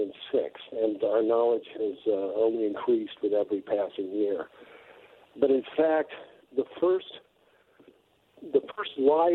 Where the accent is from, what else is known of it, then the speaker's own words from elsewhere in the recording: United States; now in London, United Kingdom; You know, I'm American, but I live here in London.